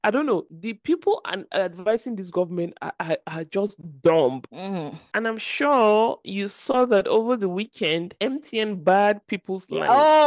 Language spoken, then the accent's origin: English; Maiduguri, Borno, Nigeria; But other states like Maiduguri, my home state, it's 700 and stuff upwards.